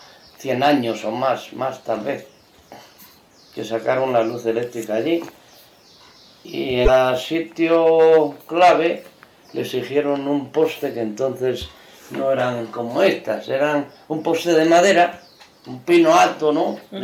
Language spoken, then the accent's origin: Spanish; Lugán, Castile and León, Spain; born there; yo nací en Lugán el día 25. No, el día 24 de diciembre. Día Nochebuena, a las 10 de la noche.